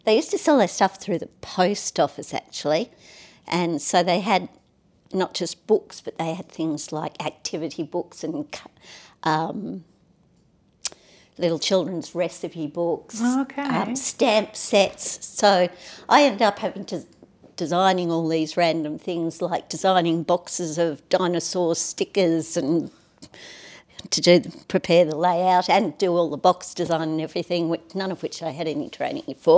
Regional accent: Sydney, New South Wales, Australia; also born or lived in Sunshine Coast; I'm 60 years old. I grew up in Australia. I was born in Sydney, and I've lived in Sydney most of my life, apart from spending about 10 years up on the Sunshine Coast near Noosa.

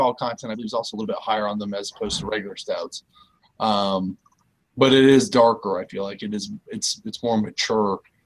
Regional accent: New York, United States; I mean, I'm from Northern New York.

